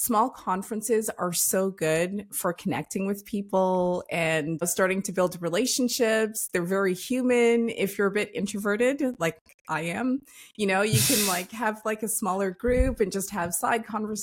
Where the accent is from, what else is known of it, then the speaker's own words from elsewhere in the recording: Toronto, Ontario, Canada; dad immigrated from Trinidad to Canada way before I was born, my sister as well. And basically, like, then my mom moved to Toronto. They had me. I grew up in Toronto. Obviously, I'm a native.